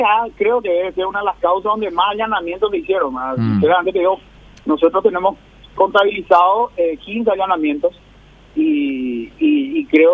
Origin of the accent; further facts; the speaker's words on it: Paraguay; y no en lo que nos interesa como paraguayos.